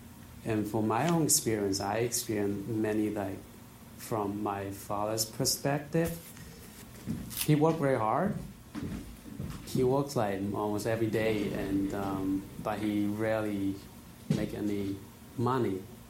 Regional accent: China; English is a second language; now in United States; I'm originally from China.

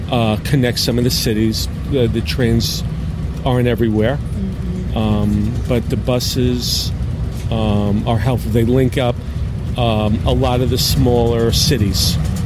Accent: Long Island, New York, United States; I'm from Long Island, New York, and I am on a bus between Columbus and Cleveland, Ohio.

